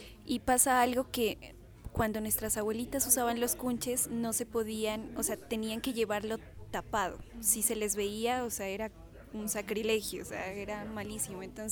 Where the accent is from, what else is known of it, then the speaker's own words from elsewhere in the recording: Pasto, Nariño, Colombia; pero también de las costumbres, de cómo hablamos, de nuestro acento. Entonces, contar también a través de esas canciones un poquito de lo que somos las y los pastusos.